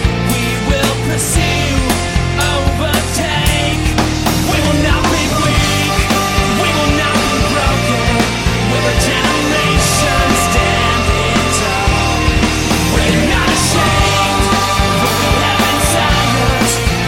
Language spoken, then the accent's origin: English; Canada; I knew this individual was from Canada, but lo and behold, he's from my hometown, which is only has a population of about 20,000 people